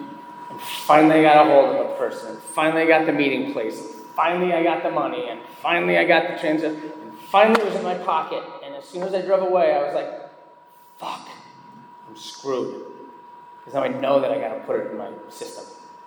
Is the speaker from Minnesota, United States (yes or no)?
yes; Minneapolis, Minnesota, United States; I grew up in Minneapolis, suburb of Minneapolis, in the suburbs.